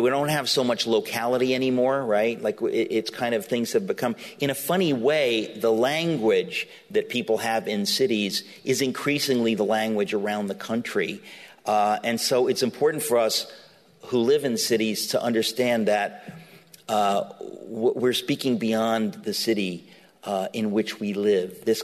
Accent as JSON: {"language": "English", "town": "New York City", "region": "New York", "country": "United States", "tie": "born or raised there", "said": "I mean, I grew up in New York City."}